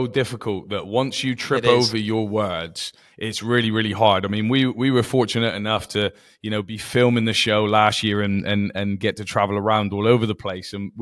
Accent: Plymouth, South West England, United Kingdom; Everyone knows I'm from Plymouth. For Christ's sake, my accent doesn't change, you know?

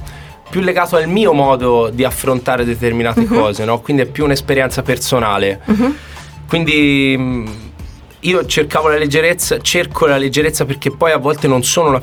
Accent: Pistoia, Tuscany, Italy; Io sono di Pistoia.

